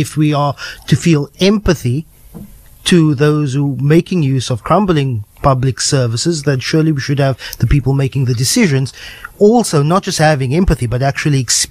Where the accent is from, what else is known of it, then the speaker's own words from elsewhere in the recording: South Africa; I've decided as a South African, if I want a better service for all South Africans, as a middle class South African, I need to buy in.